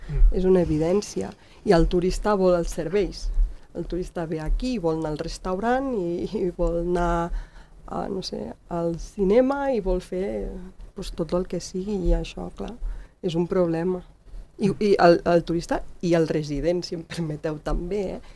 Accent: Canillo, Andorra; jo soc de Canillo originalment

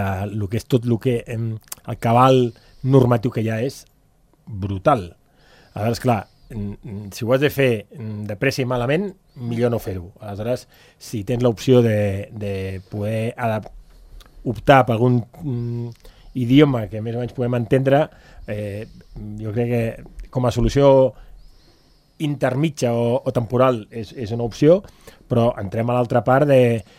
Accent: Catalonia, Spain; now in Andorra; no, perquè sóc català, però em sento gairebé andorrà, em queda poquet

